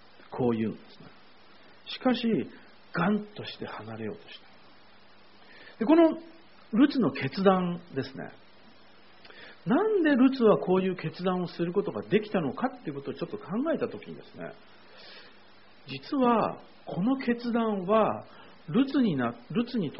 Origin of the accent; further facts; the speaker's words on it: Yokosuka, Kanagawa, Japan; 私は神奈川県の横須賀出身なんですけど